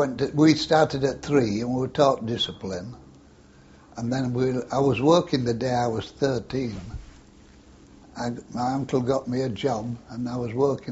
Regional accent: Leeds, Yorkshire and the Humber, United Kingdom; born there; I was born in Leeds, near St. James's Hospital, Leeds, in 27th of June, 1896.

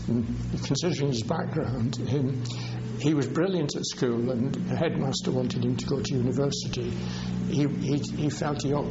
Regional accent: St Helens, North West England, United Kingdom; born there; I was born in Sutton, St Helens, Lancashire.

